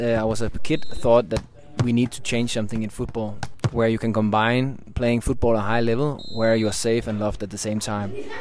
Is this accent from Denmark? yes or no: yes; Denmark; English is a second language; now in Uganda; I'm from Denmark. I'm 39 years old and I've lived most of my life in Denmark. The last 5 years I've been living in Uganda.